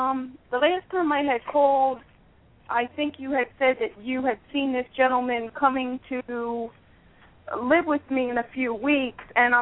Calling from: Pennsylvania, United States; I'm calling from Pennsylvania.

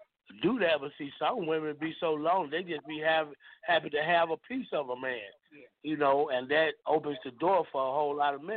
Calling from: Jonesboro, United States; Frank, this … from Jonesboro.

